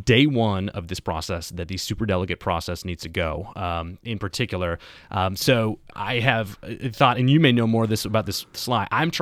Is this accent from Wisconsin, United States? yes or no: yes; Green Bay, Wisconsin, United States; Formerly in Green Bay, my hometown.